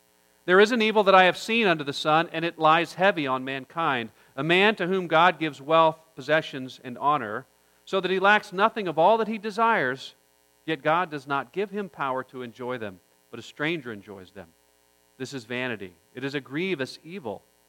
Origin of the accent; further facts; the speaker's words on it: Oklahoma, United States; When I was a child growing up in Oklahoma, every year the Lions Club of Norman would put on this carnival.